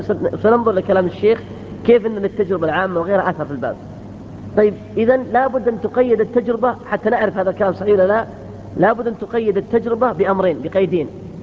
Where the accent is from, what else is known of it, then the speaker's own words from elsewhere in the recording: Riyadh, Riyadh Province, Saudi Arabia; طيب الآن أنا أذكر خرج عندنا بالرياض قبل 10 سنوات تقريبا